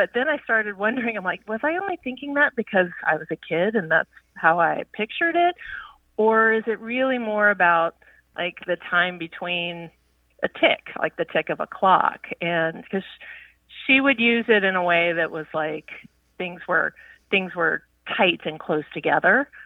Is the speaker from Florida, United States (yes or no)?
no; Virginia, United States; also born or lived in New York / California; now in Arizona, United States; I live in Arizona now, and previous to that, I was in New York and in California, but I grew up in Virginia